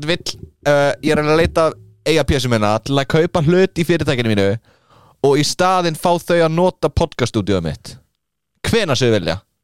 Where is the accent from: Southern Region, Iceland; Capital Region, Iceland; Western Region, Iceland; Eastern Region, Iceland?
Southern Region, Iceland; Vestmannaeyjar; og ég er líka frá Vestmannum.